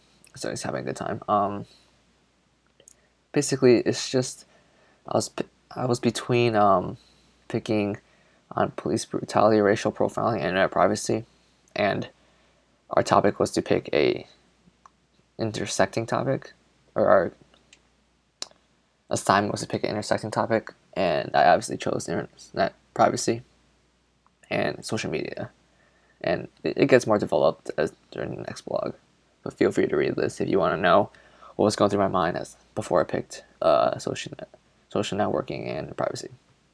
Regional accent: Naperville, Illinois, United States; I come from Naperville. Went to high school, Naperville Central High School.

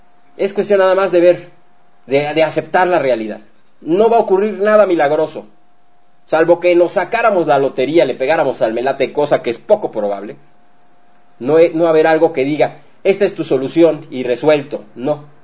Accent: Mexico; Porque así somos los mexicanos, ¿no? Somos muy responsables.

